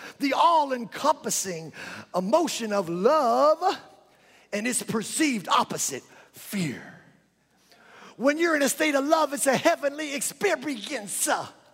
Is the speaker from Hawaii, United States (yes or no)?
no; Lake Charles, Louisiana, United States; So I'm from the South. I'm from Lake Charles, Louisiana.